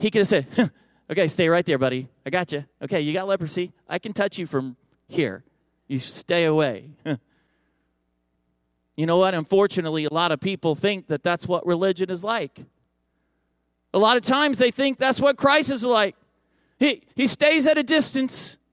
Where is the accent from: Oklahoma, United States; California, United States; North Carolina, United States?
Oklahoma, United States; also born or lived in Texas; now in Pennsylvania, United States; I'm a Southern preacher, okay? I'm from the South. I lived all of my life in Oklahoma and Texas.